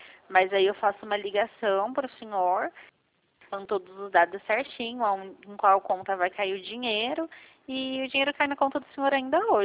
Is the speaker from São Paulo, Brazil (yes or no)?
yes; Cosmópolis, São Paulo, Brazil; Eu sou de Cosmópolis